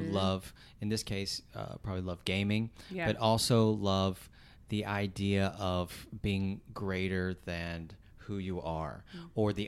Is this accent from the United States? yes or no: yes; Alabama, United States; I grew up in Alabama, so we watched a lot of football instead.